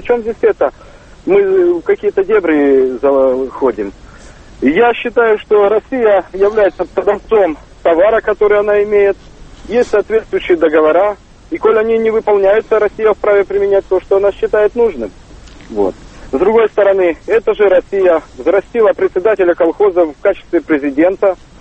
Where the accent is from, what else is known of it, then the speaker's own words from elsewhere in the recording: Belarus; я белорус.